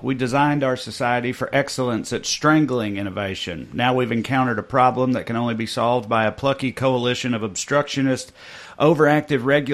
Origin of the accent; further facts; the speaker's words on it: Oshkosh, Wisconsin, United States; yeah, this my hometown's Oshkosh Bagosh plant, which I think is one of the more whimsical ones.